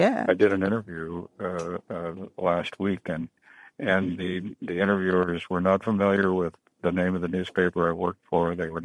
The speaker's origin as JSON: {"language": "English", "town": "Muncie", "region": "Indiana", "country": "United States", "said": "Well, actually, I'm from Muncie, Indiana, but worked at the Indianapolis Star for about 7 years."}